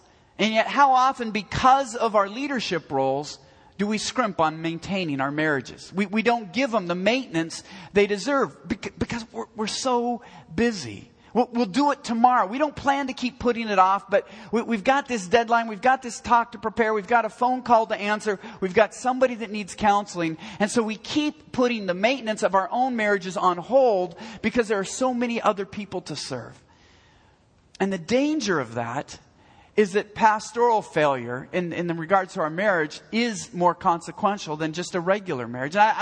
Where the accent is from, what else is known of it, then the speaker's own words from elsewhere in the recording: Seattle, Washington, United States; I grew up in the Seattle area, not that far from Tacoma, where there was an Air Force base called McCord Air Force Base.